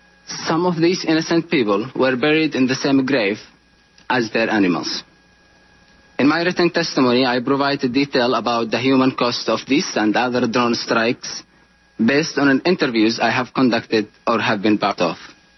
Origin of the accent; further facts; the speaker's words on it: Musab, Yemen; now in United States; I am from Musab, a remote village mountain in Yemen. Just 6 days ago, my village was struck by an American drone in an attack that terrified the region's poor farmers. Musab is my village, but America has helped me grow up and become what I am today.